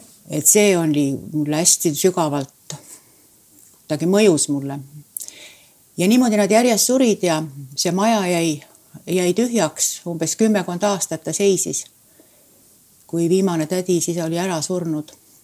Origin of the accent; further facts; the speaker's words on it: Saare County, Estonia; aga ma olen saarlane, mast ja siis, aga sa oled ka eestlane